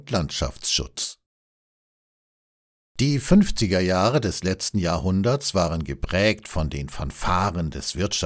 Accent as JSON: {"language": "German", "region": "Baden-Württemberg", "country": "Germany", "tie": "born or raised there", "said": "In meiner Heimatregion, einer Hügellandschaft zwischen Schwarzwald und Odenwald, waren die Äcker und Wiesen unterbrochen von Sträuchern und Bäumen"}